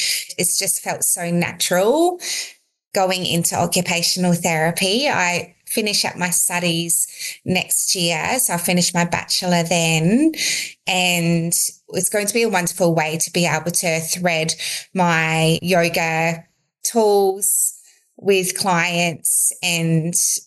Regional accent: South Australia, Australia; I grew up in South Australia. I was a farm girl, and we do have a very close family.

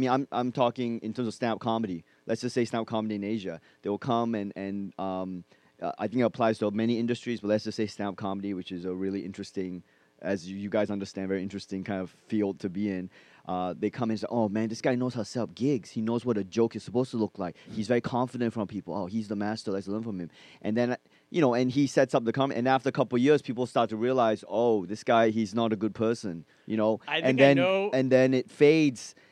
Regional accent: Australia; now in Hong Kong; We're not Hong Kong based people. We came from Australia to perform in Hong Kong.

